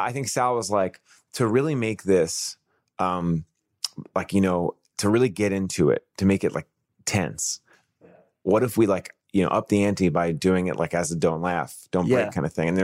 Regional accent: New York City, New York, United States; I grew up in Staten Island, I know all these Italian things

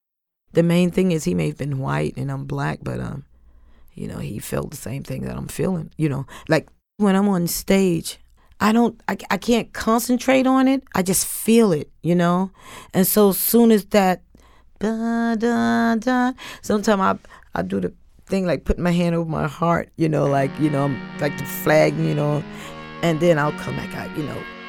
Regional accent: United States; we helped build this land, so this is our land. You know, I am American.

